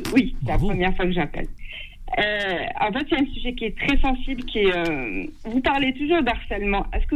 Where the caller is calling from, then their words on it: Toulouse, Occitanie, France; Oui, bonjour, oui, je suis de Toulouse.